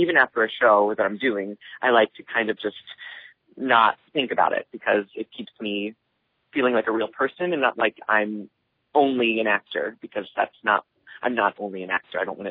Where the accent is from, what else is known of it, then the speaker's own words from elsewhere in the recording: Ohio, United States; now in Boston, United States; growing up in Cincinnati, Dayton, you know, to go to those downtown areas, it's very different